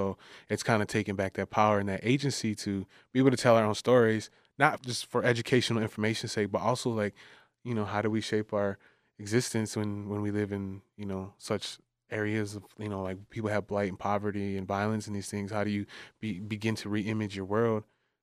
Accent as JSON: {"language": "English", "town": "Detroit", "region": "Michigan", "country": "United States", "said": "I'm from Southwest Detroit before it was cool."}